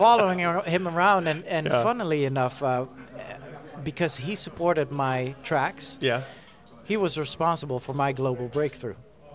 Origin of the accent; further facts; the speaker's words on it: Netherlands; well, growing up in the Netherlands, we were really early adopters.